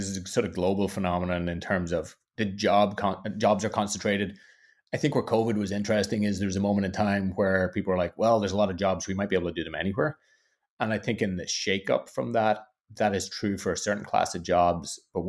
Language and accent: English; Ireland; born there; I was born in Ireland